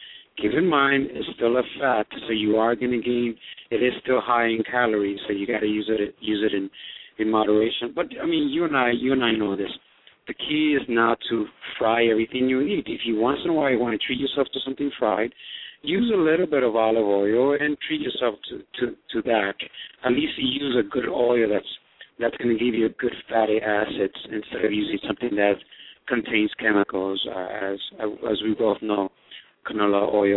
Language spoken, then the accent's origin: English; New York, United States; You know, I'm a New Yorker originally, so I'm looking forward to the Giants beating up on the Patriots.